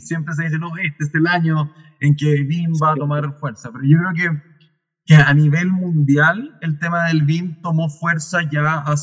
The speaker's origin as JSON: {"language": "Spanish", "country": "Chile", "said": "vivo en Chile, soy chileno, estudié en la Universidad Austral de Chile, que está en la ciudad de Valdivia."}